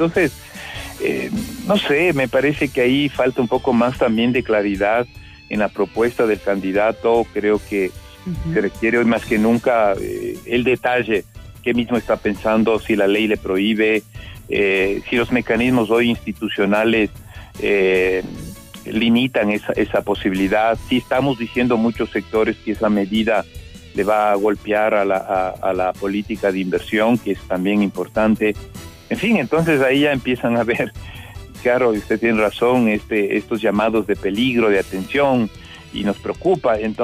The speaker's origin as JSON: {"language": "Spanish", "country": "Ecuador", "said": "lo mínimo que merecemos es, digo, como ecuatorianos, es la posibilidad de vislumbrar mejores días"}